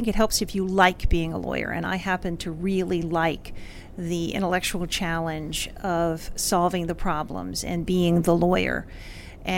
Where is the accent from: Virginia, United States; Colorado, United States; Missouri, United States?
Virginia, United States; Falls Church; Well, I'm an Army brat, so I'm sort of from all over the place, but I claim Falls Church, Virginia as my home.